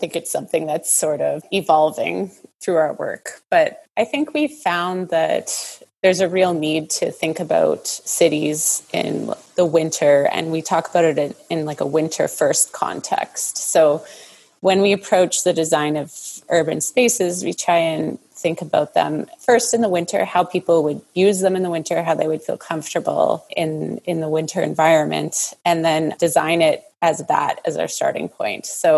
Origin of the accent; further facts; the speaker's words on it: Winnipeg, Manitoba, Canada; I made a very conscious decision to move back to Winnipeg, which was my hometown.